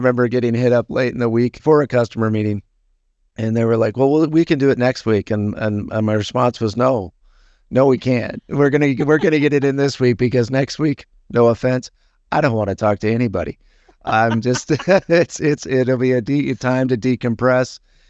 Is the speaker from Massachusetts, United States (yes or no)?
no; Wisconsin, United States; I mean, I know I'm from Wisconsin. Maybe I'm supposed to know this one, or maybe this one is a Minnesotaism versus a Midwesternism.